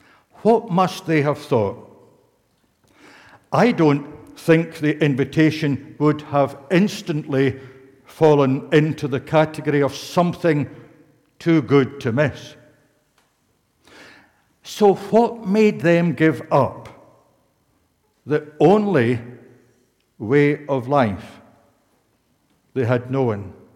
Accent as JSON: {"language": "English", "town": "Campbeltown", "region": "Scotland", "country": "United Kingdom", "tie": "born or raised there", "said": "Campbelltown, my hometown."}